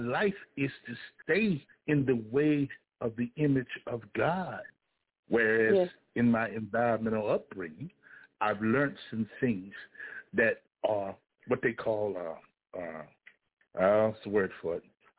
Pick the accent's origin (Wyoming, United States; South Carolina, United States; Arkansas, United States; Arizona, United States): Arkansas, United States; Little Rock; from Little Rock, Arkansas.